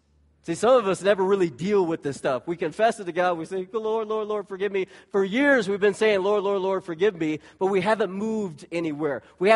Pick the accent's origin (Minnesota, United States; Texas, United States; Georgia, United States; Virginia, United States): Texas, United States; hey, I'm excited about the Rangers being in the World Series because I'm from Texas.